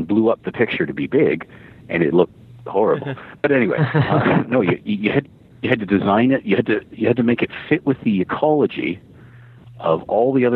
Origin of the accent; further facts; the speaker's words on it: Canada; I'm Canadian